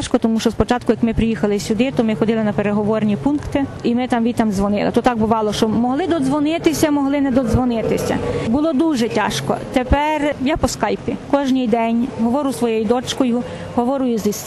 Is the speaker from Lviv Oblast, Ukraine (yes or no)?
yes; Lviv Oblast, Ukraine; also born or lived in Novokuznetsk, Russia; З родом я із Львівщини. Народилася в Новокузнецьку, тому що моїх батьків були вивезли. Вони ще були, правда, не жонаті, подружилися там в Новокузнецьку. Я маю два брати. Через 10 років народилася я та і 3 роки мала, як ми повернулися на Україну.